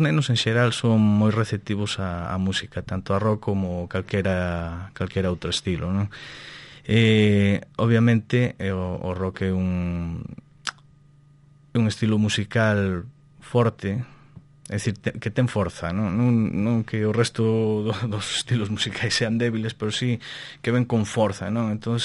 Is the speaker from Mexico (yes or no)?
yes; Mexico; now in Spain; eu criei-me en México, no ano, se non mal me lembro, no ano 2000 viñen para aquí